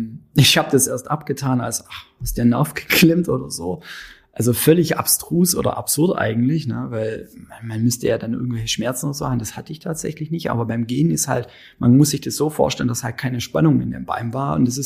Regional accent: Baden-Württemberg, Germany; moved away as an adult; Ich bin eigentlich aus dem Süden der Republik, komme aus einem beschaulichen Dörfchen von der Ostalb in der Nähe von Aalen. Da bin ich aufgewachsen und bin dann nach dem Studium hier hergekommen, wegen der Arbeit, und bin hier geblieben bis heute. In 2006 war

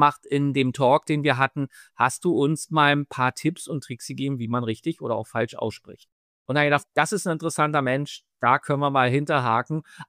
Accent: Berlin, Germany; accent: Berlin; ich bin der Host dieses Podcasts. Ich komme aus Berlin, das hört man vielleicht manchmal in meinem Akzent

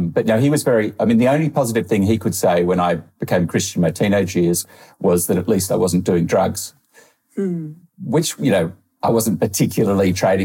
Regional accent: Australia; I found as sort of growing up in Australia, English people are kind of quite soft in a lovely way and eccentric.

